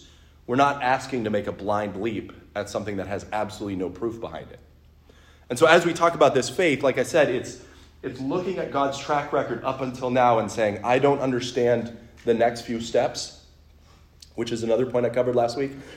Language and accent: English; New Hampshire, United States; You know, like I come from New Hampshire, you know, where worst comes to worst, you just go hide in the woods and you're fine for a while.